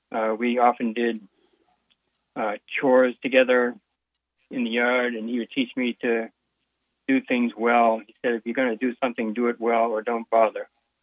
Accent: Wellesley, Massachusetts, United States; born in 1945. My parents were married, and their first home was here in Wellesley, Massachusetts, on Kirkland Circle. And I grew up in this town all the way until I went to Colby College at the age of 18 in Waterville, Maine.

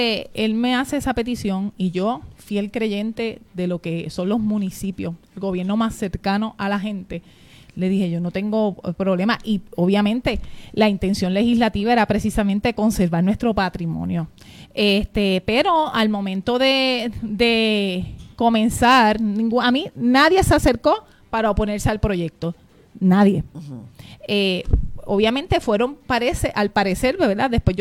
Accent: Utuado, Puerto Rico; born there; Yo nací en Utuado.

